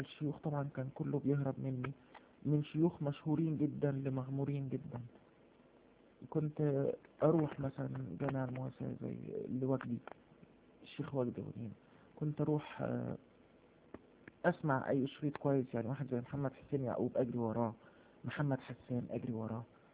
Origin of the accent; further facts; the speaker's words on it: Riyadh, Riyadh Province, Saudi Arabia; also born or lived in Egypt; اتربيت في السعودية في الرياض، كنت متفوق جدا اشكر ربنا